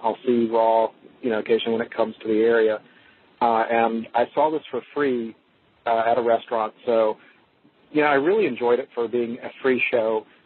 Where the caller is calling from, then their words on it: Fairhope, Alabama, United States; from Fairhope, Alabama.